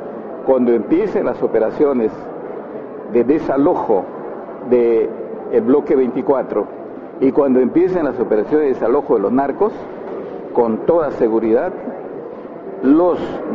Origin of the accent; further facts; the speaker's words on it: Peru; soy un peruano, escritor, periodista, analista, experto en temas de Amazonía